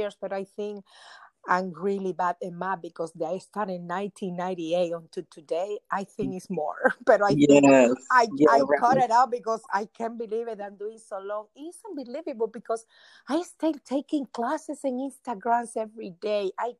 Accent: Cuba; English is a second language; moved away as an adult; I'm from Cuba.

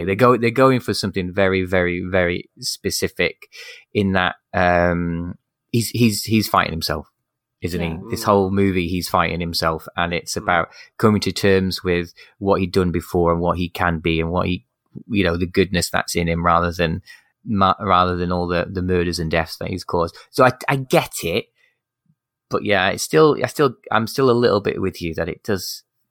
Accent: United Kingdom; And as a British man, I always smile when Richard E. Grant is in anything.

